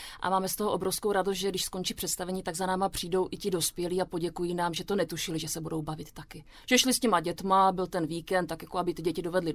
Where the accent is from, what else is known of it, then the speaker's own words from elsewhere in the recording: Karviná, Moravian-Silesian Region, Czechia; Ano, prosím, já jsem z Karviné.